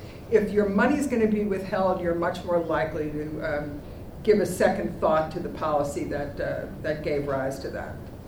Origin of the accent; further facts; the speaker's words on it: Brooklyn, New York, United States; moved away; And of course, I'm from Brooklyn. I don't live here now, but I was born in Brooklyn in Flatbush.